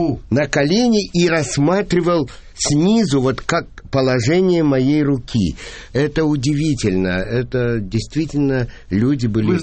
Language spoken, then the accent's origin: Russian; Odesa, Odesa Oblast, Ukraine; но я одессит, родился в Одессе